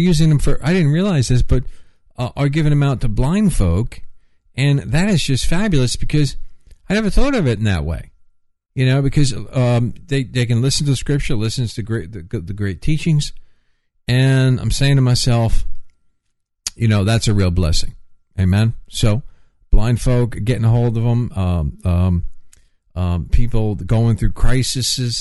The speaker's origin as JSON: {"language": "English", "region": "New York", "country": "United States", "accent": "New York", "said": "And I think my New York accent's getting worse. I just heard myself sound more New Yorker."}